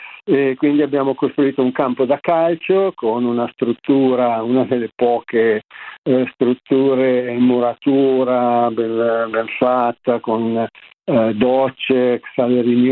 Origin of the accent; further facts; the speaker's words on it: Metanopoli, Lombardy, Italy; io sono partito da casa mia, da Metanopoli, ho attraversato un po' d'Italia